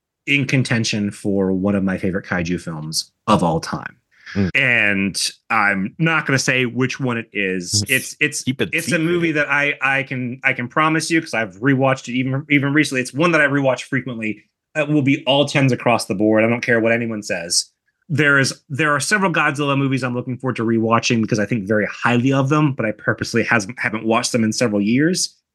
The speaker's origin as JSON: {"language": "English", "country": "United States", "tie": "born or raised there", "said": "growing up as an American kid, like, and only having access to most of the prior, like the old Showa movies and the VHS copies"}